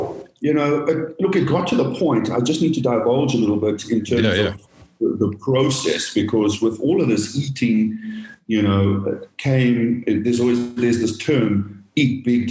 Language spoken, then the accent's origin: English; South Africa; born in South Africa, born and raised in South Africa.